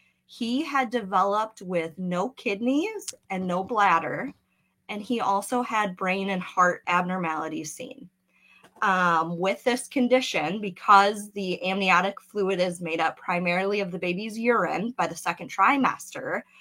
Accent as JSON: {"language": "English", "region": "Wisconsin", "country": "United States", "tie": "born or raised there", "said": "I've been born and raised in Wisconsin, same as my husband."}